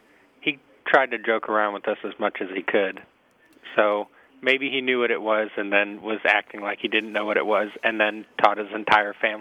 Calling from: Abilene, Texas, United States; I'm calling from Abilene, Texas.

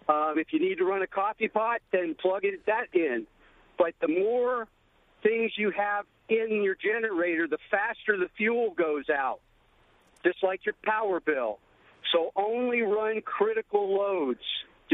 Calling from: Georgia, United States; Hi, this is … I am up from South Georgia.

